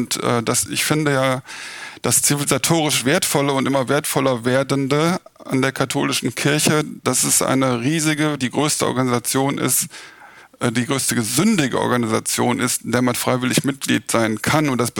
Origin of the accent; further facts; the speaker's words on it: Germany; Und wir als Deutsche kennen das ja ziemlich gut